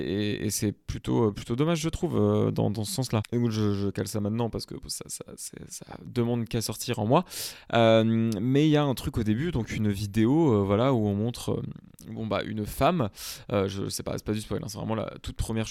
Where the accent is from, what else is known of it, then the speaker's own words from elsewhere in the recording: Portugal; Et puis, je suis portugais, donc au Brésil, ça parle portugais.